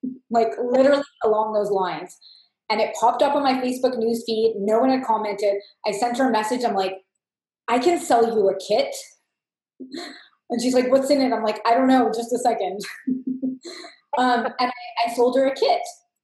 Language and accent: English; Canada; I'm from Canada